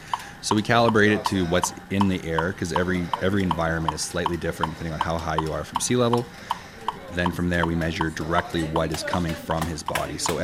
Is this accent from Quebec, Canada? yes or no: no; Prince George, British Columbia, Canada; now in Victoria, Canada; I work at the Pacific Institute of Sport Excellence, but I'm from Prince George